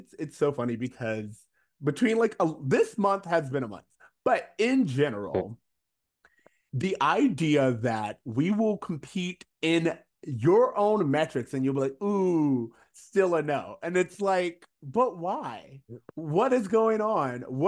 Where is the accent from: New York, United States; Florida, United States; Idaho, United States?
Florida, United States; now in Los Angeles, United States; And like you were saying, like, I remind everyone, we grew up in Florida, so we are not new to country music.